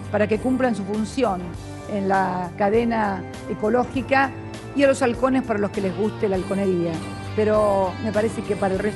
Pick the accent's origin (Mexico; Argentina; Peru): Argentina; Yo me siento muy orgullosa como argentina